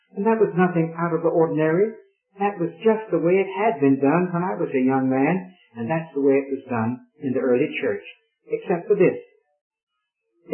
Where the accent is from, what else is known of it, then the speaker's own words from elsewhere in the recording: Raleigh, North Carolina, United States; that's what I was brought up on in Raleigh, North Carolina.